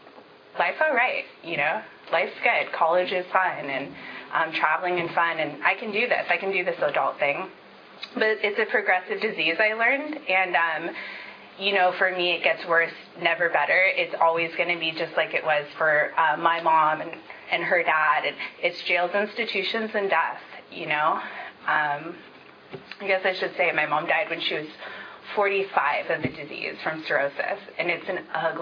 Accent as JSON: {"language": "English", "region": "California", "country": "United States", "tie": "born or raised there", "said": "So even though I grew up down south in Orange County, we had, you know, we were like squatters. We were like living in campers and living in vans and boats and just really poor."}